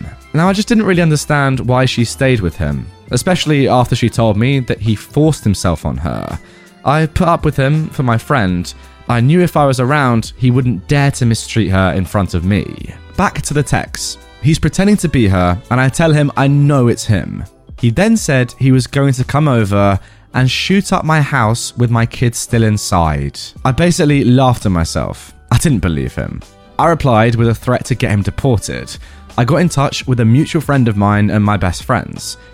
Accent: United States; born there; My backstory is that I was born in the States, but my family are immigrants.

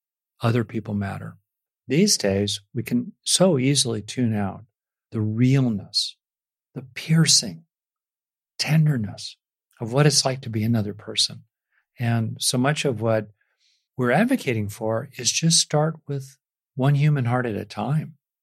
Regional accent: United States; Like, I grew up in America in the 60s and 70s, and I kind of came of age politically in the late 60s

